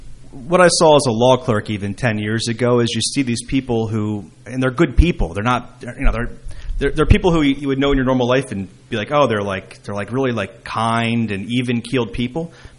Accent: Philadelphia, Pennsylvania, United States; now in New Jersey, United States; You know, growing up as a Philadelphian, I never imagined I would be on a show called I Love New Jersey. But my wife and I have been here about 10 years, and we really do love the area.

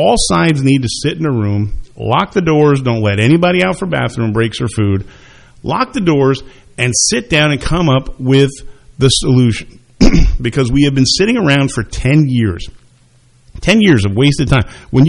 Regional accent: Bridgewater, Massachusetts, United States; I grew up in Bridgewater. My parents grew up in Somerville.

